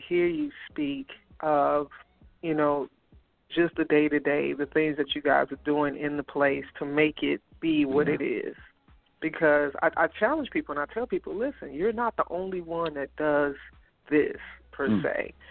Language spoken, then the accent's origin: English; Chicago, Illinois, United States; Look, Michael, I'm from Chicago.